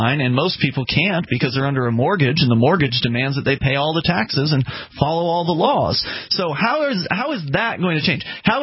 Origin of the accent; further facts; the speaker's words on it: Florida, United States; I mean, I come from Florida where they were spending $7,000 per pupil.